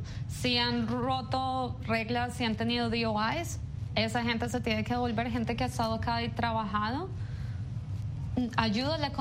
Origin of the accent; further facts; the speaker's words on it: Colombia; Tú como venezolano, yo como colombiana.